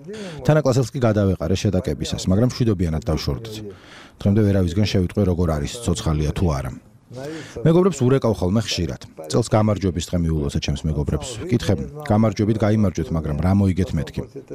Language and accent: Georgian; Sukhumi, Abkhazia, Georgia; also born or lived in Gulripshi; ძირძველი სოხუმელი ვარ. სოხუმში დავიბადე. გულირიფში ვცხოვრობდი. გულირიფში შოთა რუსთაველის სახელობის სკოლა დაამთავრე.